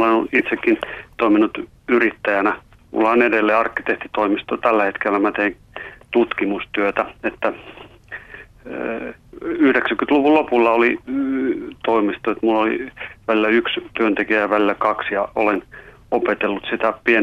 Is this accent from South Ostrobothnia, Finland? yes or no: no; Rovaniemi, Lapland, Finland; mä olen kotoisin Rovaniemeltä.